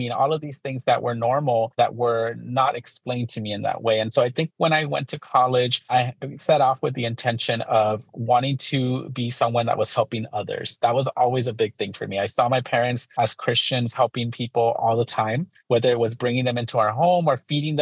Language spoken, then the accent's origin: English; Los Angeles, California, United States; Yes, I'm originally from Los Angeles, born and raised into a very religious, conservative home. My parents are both immigrants from Mexico and Guatemala